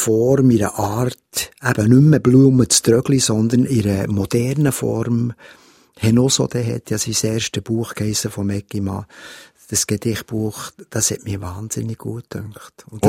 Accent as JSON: {"language": "German", "town": "Schöftland", "region": "Aargau", "country": "Switzerland", "tie": "born or raised there", "said": "Ich bin dort in Schöftland beispielsweise, bin ich, das heisst, es ist nicht der richtige Berg"}